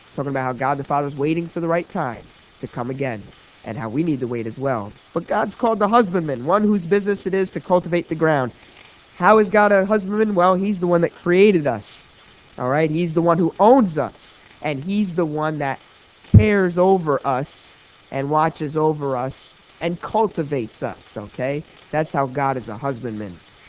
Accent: New Jersey, United States; I grew up here in New Jersey.

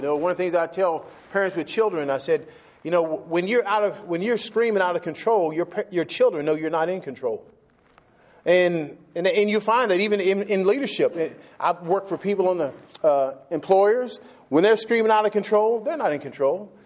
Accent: Texas, United States; when I was a kid growing up in Texas

